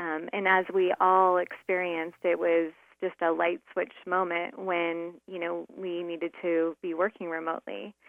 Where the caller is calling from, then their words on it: Naples, Florida, United States; I'm actually up in Naples, I'm the start of the other county.